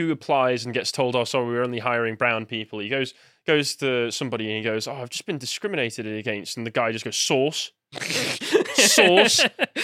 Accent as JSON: {"language": "English", "region": "North West England", "country": "United Kingdom", "said": "I'm from Cheshire"}